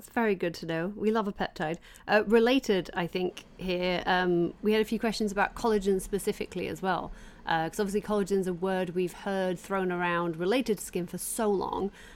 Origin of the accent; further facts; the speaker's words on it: England, United Kingdom; I grew up in England